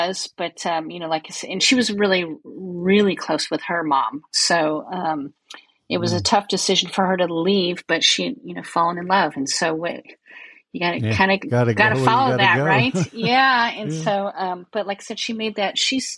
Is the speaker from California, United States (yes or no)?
yes; San Leandro, California, United States; now in Danville, United States; I was here in San Leandro, which is not too far from where I reside now in Danville. It's about a half an hour away.